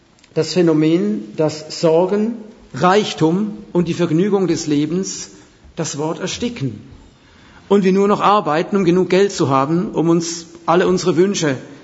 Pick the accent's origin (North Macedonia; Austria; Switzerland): Switzerland; Ich weiß noch damals in der Schweiz, wo ich aufgewachsen bin, die Schweiz ist ja stolz auf ihre Arbeitsethik